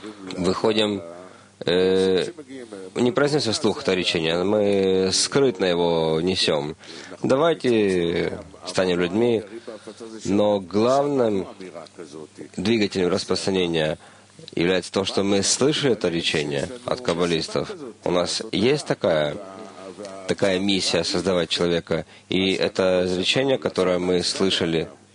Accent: Beersheba, Southern District, Israel; Я из Бершевы.

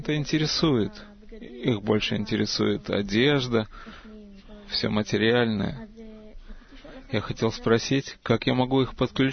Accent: Holon, Tel Aviv District, Israel; из Холона.

